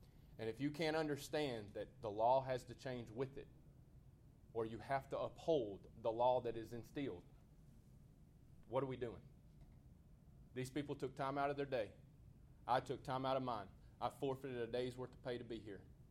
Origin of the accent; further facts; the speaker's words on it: Tyler, Texas, United States; And we're from Tyler, Texas